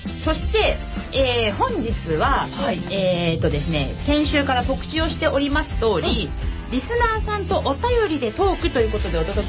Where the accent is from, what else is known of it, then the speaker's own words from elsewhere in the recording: Kawasaki, Kanagawa, Japan; 本日の番組メインパーソナリティは川崎生まれ川崎育ち